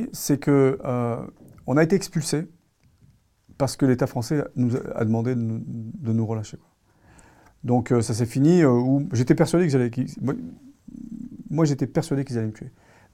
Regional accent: France; tant que je ne suis pas chez moi en France, je ne suis pas en sécurité.

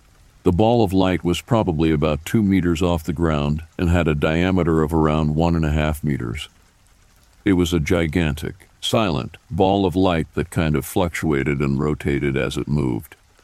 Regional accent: New South Wales, Australia; About 19 years ago, near my hometown and country, New South Wales, I used to get driven to catch a bus from a town called Parks, about 1 hour from my hometown

